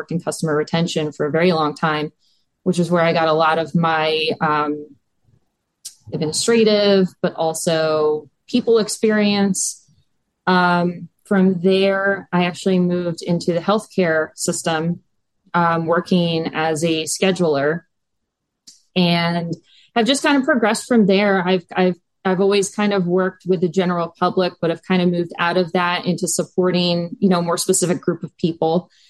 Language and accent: English; Baltimore, Maryland, United States; It was just kind of a love that I had growing up in Baltimore. We were kind of in the suburbs of Baltimore.